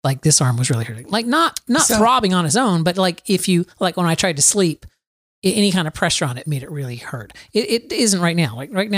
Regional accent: Florida, United States; But I'm from Florida.

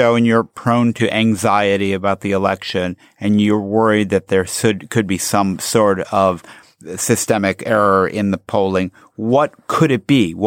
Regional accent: Chicago, Illinois, United States; I remember I grew up in Chicago

